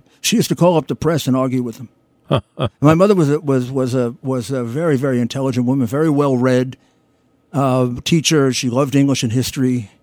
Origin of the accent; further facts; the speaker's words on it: Brooklyn, New York, United States; born there; I was born in Brooklyn.